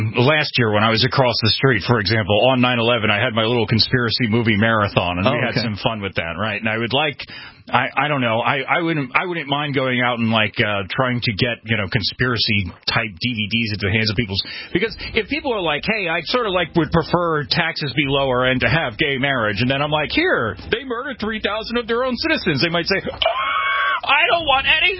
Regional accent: New York, United States; Now, I'm from New York, so you can imagine, there's a lot of 9/11 skepticism there.

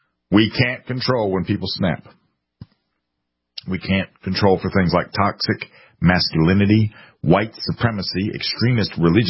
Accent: the South, United States; I was always simply terrified of guns, which was extra difficult given that I grew up in the South, nearly surrounded by them.

